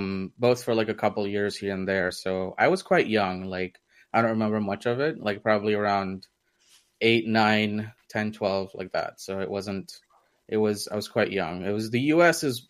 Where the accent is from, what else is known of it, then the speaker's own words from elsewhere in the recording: India; first language Hindi; English is a second language; now in United Kingdom; I was born in India. So like learning in the sense like that was my mother tongue, right? So Hindi in our house, even though our family is Maharashtrian, we spoke Hindi mostly. So that's kind of, I grew up on Hindi and then we moved to the UK